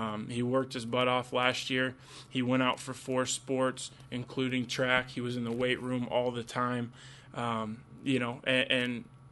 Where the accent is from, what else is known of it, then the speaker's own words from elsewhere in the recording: Atlantic, Iowa, United States; growing up in Atlantic, coming from here and having some of the experiences that I was fortunate enough to have as a student athlete here in Atlantic